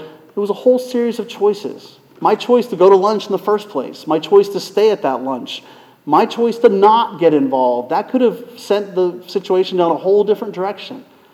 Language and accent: English; Pennsylvania, United States; I was back in my hometown, June of 2009, back in Pennsylvania.